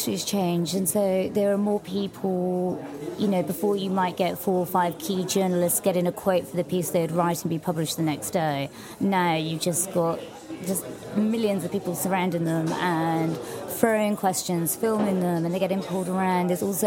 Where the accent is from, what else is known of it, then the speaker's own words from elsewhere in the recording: London, United Kingdom; growing up in London